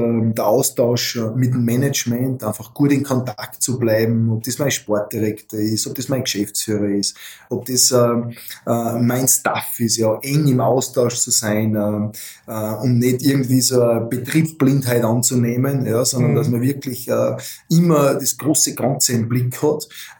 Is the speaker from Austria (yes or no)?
yes; Kuchl, Salzburg, Austria; ich war bei Kuchl so nebenher, das ist ja mein Heimatort